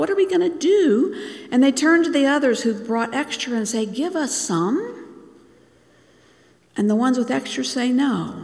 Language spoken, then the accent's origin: English; Bangladesh; I think growing up in Bangladesh, as I did, gave me a little insight that I realize most Americans don't have.